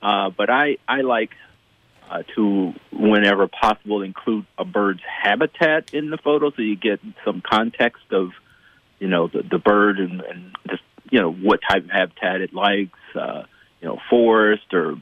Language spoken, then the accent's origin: English; Columbus, Ohio, United States; I'm originally from Columbus, Ohio, and, you know, we used to do family picnics on weekends a lot of times.